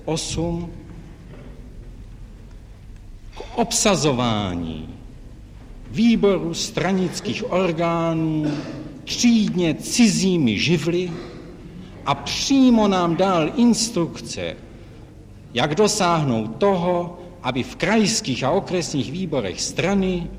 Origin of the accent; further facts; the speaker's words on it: Mariánské Lázně, Karlovy Vary Region, Czechia; born there; V Mariánských Lázních.